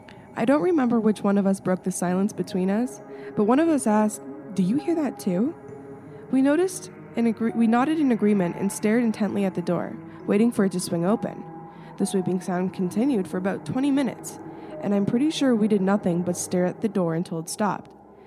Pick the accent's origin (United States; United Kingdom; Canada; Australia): Canada; And I'm so Canadian, it's not even funny.